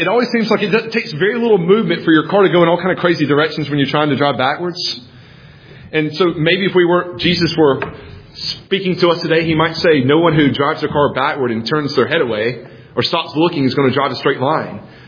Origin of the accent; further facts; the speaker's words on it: Georgia, United States; now in New Jersey, United States; I grew up in Georgia, so I probably have a better idea.